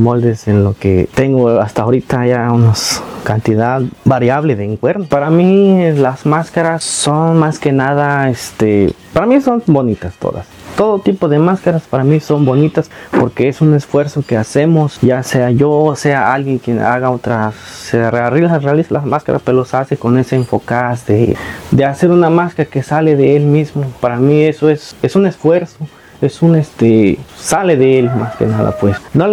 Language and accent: Spanish; Ixcuatlán de Madero, Veracruz, Mexico; soy originario aquí de Barrio Abajo, Colatlán, del municipio de Ixcuatlán de Madero. Tengo 31 años